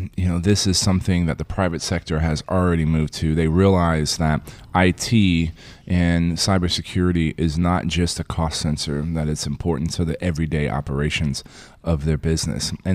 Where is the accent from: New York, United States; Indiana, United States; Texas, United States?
Texas, United States; San Antonio; I grew up in San Antonio, Texas, and got a degree in computer science from Texas A&M University. And my freshman year, I had never been outside of Texas